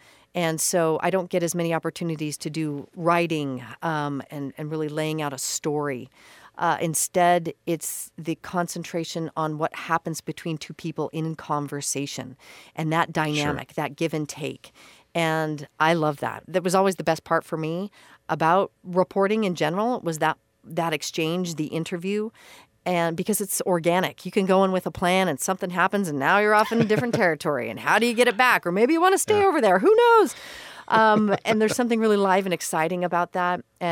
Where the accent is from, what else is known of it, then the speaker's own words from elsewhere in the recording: Idaho Falls, Idaho, United States; And I had such a great experience growing up in Idaho Falls. My family's five generations from that state.